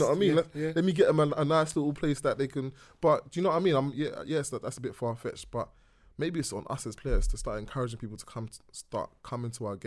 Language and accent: English; London, United Kingdom; Listen, I'm from Canning Town, yeah?